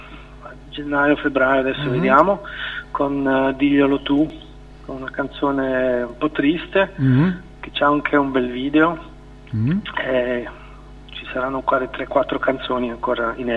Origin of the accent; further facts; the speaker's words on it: Zurich, Switzerland; born there; sono nato a Zurigo, sono figlio di emigranti che sono venuti qui in Svizzera negli anni 50, mio nonno, poi i miei genitori sono venuti qui e io sono nato qui a Zurigo.